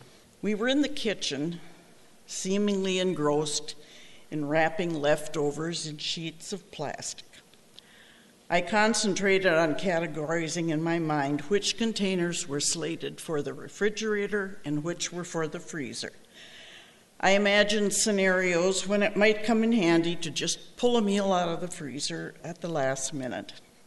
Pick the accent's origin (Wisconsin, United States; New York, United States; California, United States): Wisconsin, United States; Washburn; I'm from Washburn, Wisconsin.